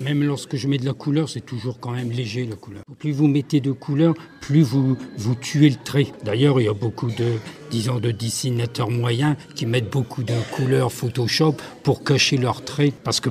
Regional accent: Saint-Quentin, Hauts-de-France, France; Moi, je suis de Saint-Quentin, mais je suis né là où est né Henri Matisse. Je suis du coteau Cambrésis.

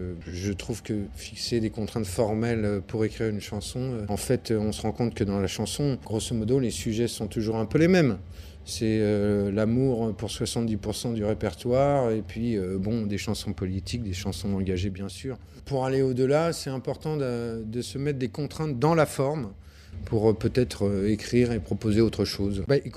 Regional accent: Île-de-France, France; Enfin, tous d'ailleurs, hein, on vient de l'Île-de-France.

